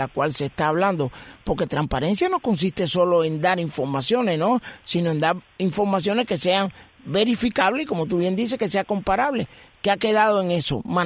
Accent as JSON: {"language": "Spanish", "country": "Cuba", "moved": "yes", "said": "Desde que yo salí de Cuba, no voy a decir cuántos años"}